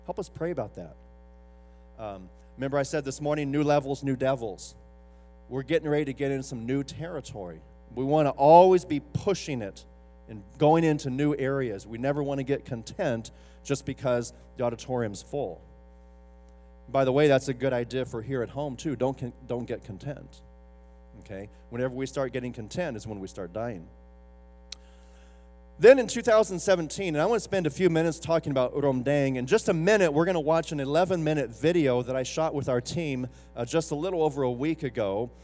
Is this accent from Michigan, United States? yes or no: no; Long Beach, California, United States; She said, I'm from Long Beach. Really? I'm from Long Beach too.